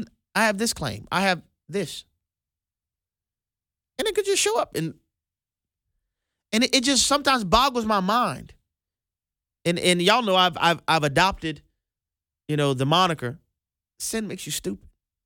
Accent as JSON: {"language": "English", "town": "New Orleans", "region": "Louisiana", "country": "United States", "said": "Until I showed up at the state capitol, and this was in Louisiana at the time. That's, you know, I'm from New Orleans."}